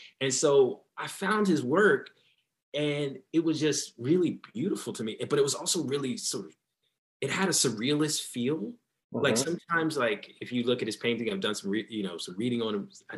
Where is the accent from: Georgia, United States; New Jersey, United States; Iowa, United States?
New Jersey, United States; I grew up in New Jersey, so there's the tie.